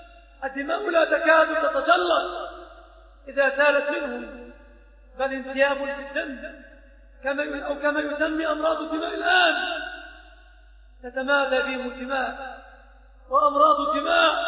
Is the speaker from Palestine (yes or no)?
no; Egypt; فإذا نظرت في بلادنا مصر